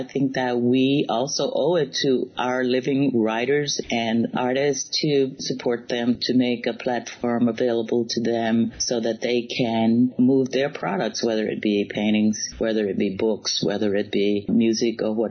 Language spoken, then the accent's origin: English; Mississippi, United States; now in Harlem, United States; Now I'm doing it in my hometown in Mississippi, in Gloucester.